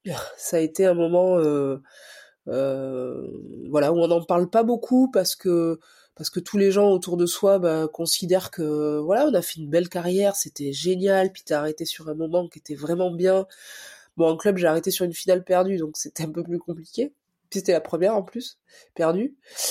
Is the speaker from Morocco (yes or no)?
no; Chamonix, Auvergne-Rhône-Alpes, France; also born or lived in Bordeaux; j'ai grandi à Chamonix, donc j'ai commencé par le ski de fond. Voilà, donc sport études ski de fond, je suis revenu sur Bordeaux au moment du lycée